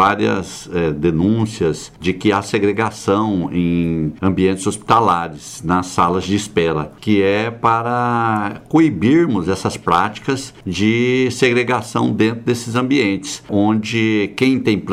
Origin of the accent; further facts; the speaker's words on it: Mato Grosso, Brazil; Eu venho de uma região do Araguaia, uma região que tem um potencial a ser desenvolvido muito grande.